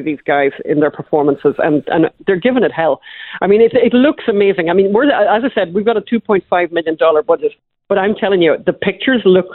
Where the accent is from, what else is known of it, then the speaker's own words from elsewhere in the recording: Ireland; we're Irish.